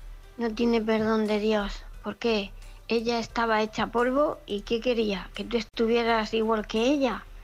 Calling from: Murcia, Region of Murcia, Spain; de Murcia.

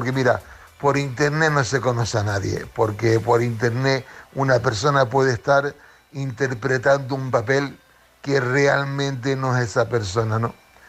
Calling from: Canary Islands, Spain; de Tenerife.

